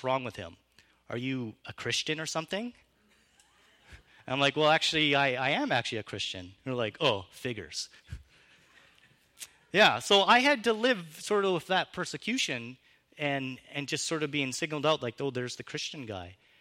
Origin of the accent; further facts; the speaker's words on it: Summerland, British Columbia, Canada; Some of you know that I grew up in Summerland, and I lived there for quite a long time.